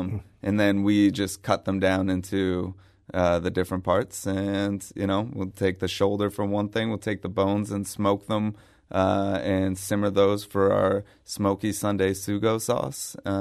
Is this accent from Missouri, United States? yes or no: no; Washington, District of Columbia, United States; We were looking at Washington, D.C., which is my hometown